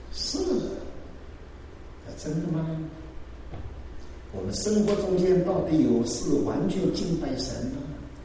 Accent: China; 这个我们中国人养育儿女了，5件大事哦，不容易的

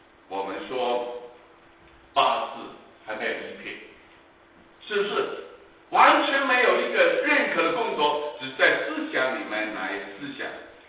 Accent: Guangdong, China; 我们广东人就喜欢八八八八八八。

